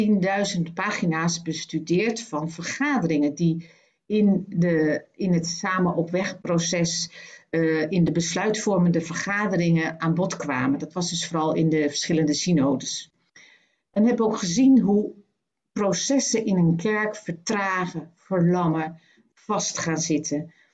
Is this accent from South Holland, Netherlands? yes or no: yes; Schiedam, South Holland, Netherlands; born there; also born or lived in Twente; En ik ben geboren in Schiedam in een christelijk gereformeerd nest.